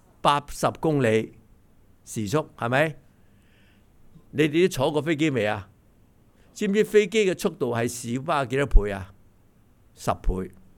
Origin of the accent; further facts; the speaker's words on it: China; 我们中国人都去到了嘛